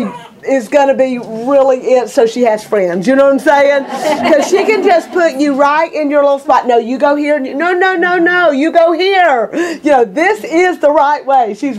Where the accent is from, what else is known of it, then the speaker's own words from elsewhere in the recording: Alabama, United States; I was raised in Alabama and got married at 17.